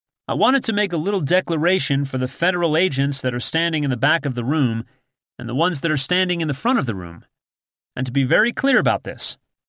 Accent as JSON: {"language": "English", "country": "United States", "tie": "born or raised there", "said": "And just in case you were wondering, I'm an American, born and raised, who's unhappy."}